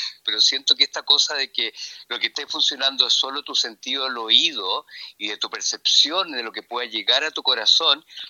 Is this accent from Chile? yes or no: yes; Santiago, Santiago Metropolitan Region, Chile; nacido y criado en Santiago, lo que de una u otra manera me hace tener una visión acerca de mi pueblo especial